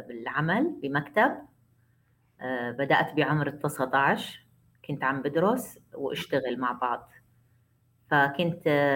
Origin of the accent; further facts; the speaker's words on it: Syria; also born or lived in Jordan; now in United States; طبعاً إحنا كنا لاجئين في الأردن، طلعنا بال2014 من سوريا، يعني هربنا إلى الأردن كلاجئين، وكانت عشنا ظروف كتير صعبة في الأردن مع العائلة،